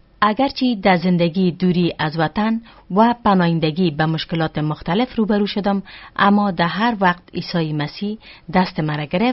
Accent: Afghanistan; ما از افغانستان هستم و در یک خانواده روشنفکر به دنیا آمدیم و کلان شدیم.

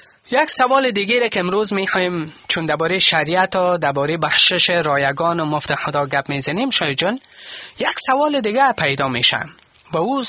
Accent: Kabul, Afghanistan; وقتی که میگیم ما بچه کابل هستم، من مربوط به کابل هستم. من از کابل هستم.

